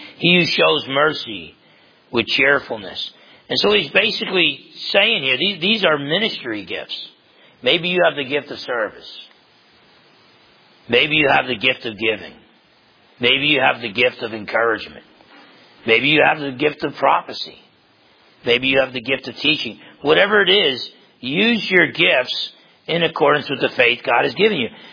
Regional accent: New Jersey, United States; I'm from New Jersey, so it's like half empty and it's got a leak.

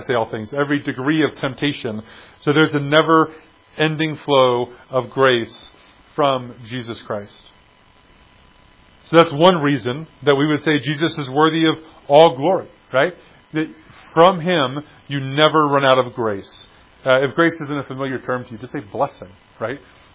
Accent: Texas, United States; And I'm a Texan, and I'm a big Texan.

